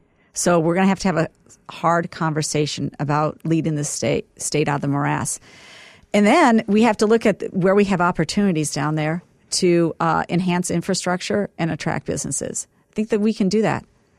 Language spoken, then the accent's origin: English; Vermillion, South Dakota, United States; her parents still live in Vermilion, South Dakota, and attend at least the same church that I got confirmed in, married in, and First Communion.